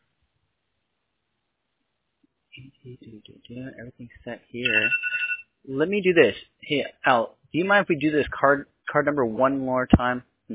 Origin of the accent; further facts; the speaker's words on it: New York, United States; born there; also born or lived in California; now in Florida, United States; I was born in New York and it came out, but I was young with that during that time, so yeah.